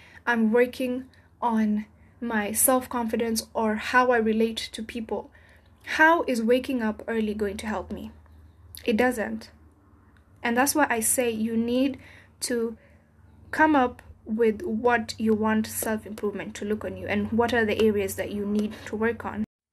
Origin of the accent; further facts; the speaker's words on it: Kenya; And personally, as a Kenyan, a child of African parents, I don't have money.